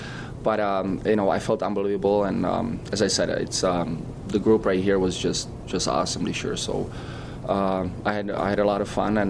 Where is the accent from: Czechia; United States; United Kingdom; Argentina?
Czechia; I'm from Czech.